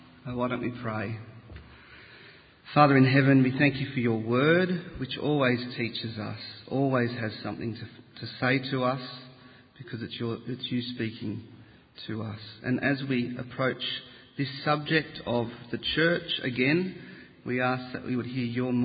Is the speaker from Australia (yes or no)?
yes; Sydney, New South Wales, Australia; But growing up in Sydney, as I did, I didn't get a chance to see many.